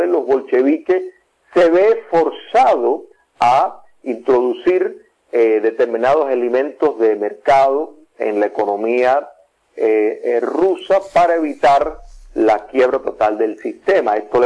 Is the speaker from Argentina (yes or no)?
no; Cuba; No tenemos un Estado, pero sí existimos y somos la transnación cubana.